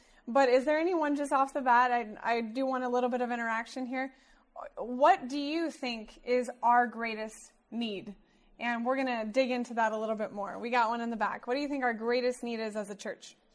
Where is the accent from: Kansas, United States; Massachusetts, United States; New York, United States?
Kansas, United States; Wichita; I grew up in Wichita, Kansas.